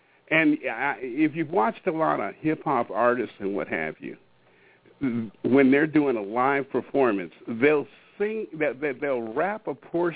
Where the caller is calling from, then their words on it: Washington, United States; I'm calling in from Washington State, up here in the Pacific Northwest.